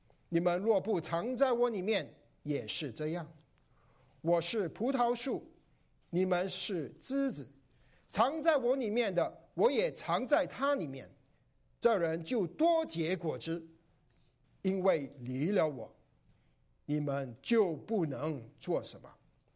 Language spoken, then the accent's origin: Chinese; Malaysia; 我小时候在外婆家成长，让外婆养大我。我依稀记得外婆喜欢种果树。我生长在马来西亚后院，他有一个后院，我们住的是板屋后院